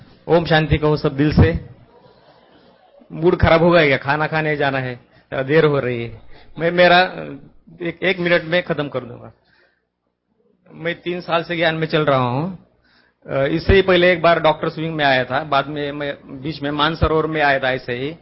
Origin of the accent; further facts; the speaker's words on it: Maharashtra, India; मैं महाराष्ट्र से हूँ, वो देहाती एरिया में प्रैक्टिस करता हूँ, जहां अभी तक रिसेप्शन, सोनोग्राफी सेंटर्स ऐसा कुछ नहीं है उस एरिया में।